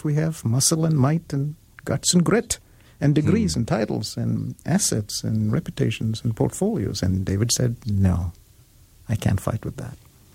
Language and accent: English; India; moved away as an adult; also born or lived in Kuwait; I'm ethnically Indian, but I was born in Kuwait, where my father was working, and lived in Kuwait for the first 8 to 10 years of my life. Then when he retired, we moved back to India, where I lived for another 10 years